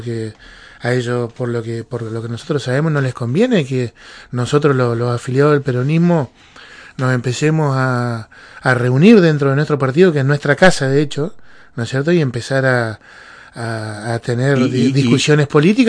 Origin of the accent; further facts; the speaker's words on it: El Calafate, Santa Cruz, Argentina; de mi pueblo, de Calafate, para que nos empecemos a reunir en nuestro partido local.